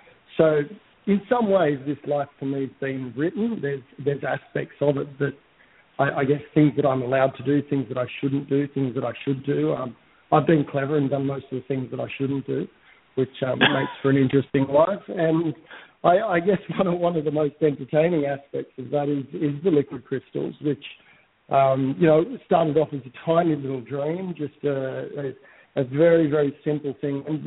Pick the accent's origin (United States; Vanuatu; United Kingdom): Vanuatu; I think probably the first thing to know is I grew up in Vanuatu in the islands.